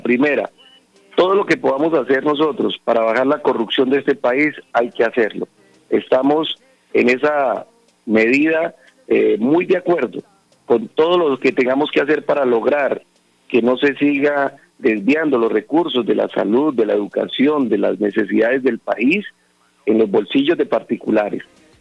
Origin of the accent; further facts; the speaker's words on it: Colombia; como buen colombiano